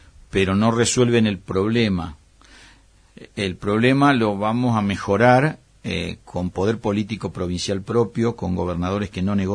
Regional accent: El Huecú, Neuquén, Argentina; nosotros que llegamos hasta Zapala, pero veníamos del Huecú, o sea que pertenecíamos a Chosmalal, Andacollo, el Huecú, bueno, los distintos pueblitos más chicos del lugar

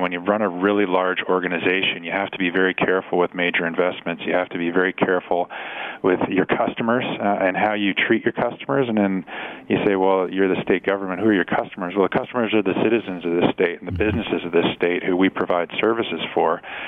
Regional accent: Connecticut, United States; I've born and raised in Connecticut, moved out of the state for a few years, mid-career, work-related moves, but my wife and I came back to raise our families

